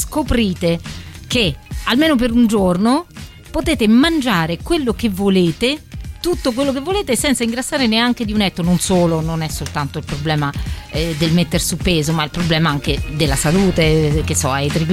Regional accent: Rome, Lazio, Italy; visto che noi siamo romani

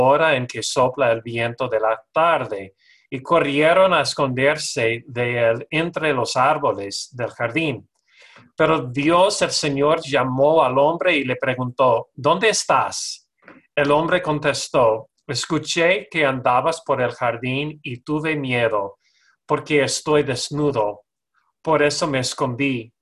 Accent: Arizona, United States; yo soy de Arizona originalmente y ya mi hermana también vive en California ahora, pero mis padres todavía viven en Sedona, Arizona.

